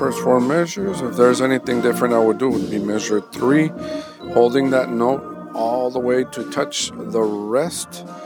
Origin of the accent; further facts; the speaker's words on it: Rio Grande City, Texas, United States; I am from Rio Grande City.